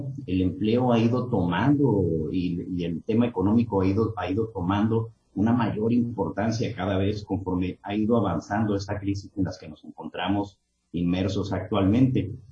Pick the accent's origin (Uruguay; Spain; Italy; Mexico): Mexico; Necesitamos como mexicanos, como ciudadanos, exigirles a nuestros políticos